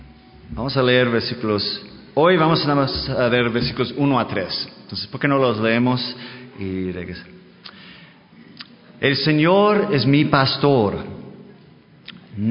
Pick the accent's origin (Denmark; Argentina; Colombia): Denmark; now in Mexico; soy de Dinamarca. Tenemos 5 años viviendo aquí en México.